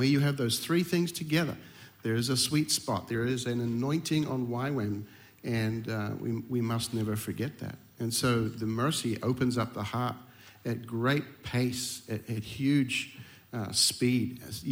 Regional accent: Te Puke, Bay of Plenty, New Zealand; My wife and I grew up in Te Puke.

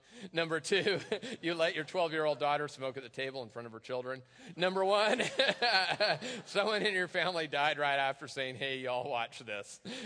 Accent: Tacoma, Washington, United States; I was on South Tacoma Way. I've told you before, I'm from Tacoma, please pray for me.

